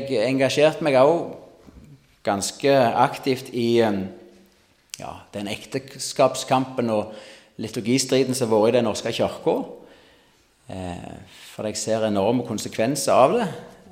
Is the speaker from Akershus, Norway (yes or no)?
no; Salte, Rogaland, Norway; Jeg kommer fra Salte, ca. 3-3,5 kilometer sør av Bryne. … Jeg vokste opp i en søskenflokk med det var 5 brødre.